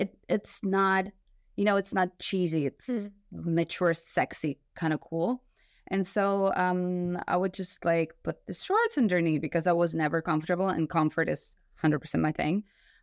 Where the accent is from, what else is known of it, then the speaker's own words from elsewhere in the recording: Ukraine; English is a second language; In Ukraine, there's no such... I'm from Ukraine, so this whole thing is not as developed as in London, for example.